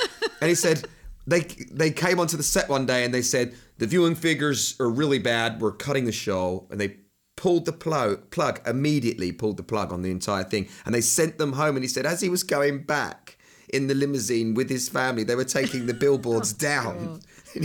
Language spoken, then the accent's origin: English; Bromley, London, United Kingdom; born there; We do that in England, don't we? We give the same name to multiple places just to confuse everybody.